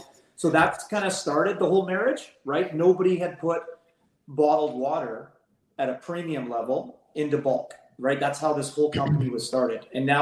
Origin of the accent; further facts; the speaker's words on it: Vancouver, British Columbia, Canada; Yeah, so I'm born and raised in Vancouver. I currently live there